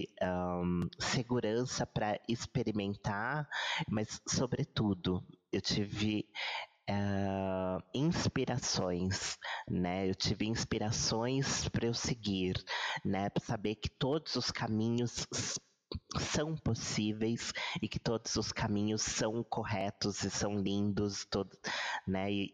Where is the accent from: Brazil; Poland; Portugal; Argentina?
Brazil; porque nós somos um país aqui de terceiro mundo, um país sul-americano que quer se reconhecer como europeu, né?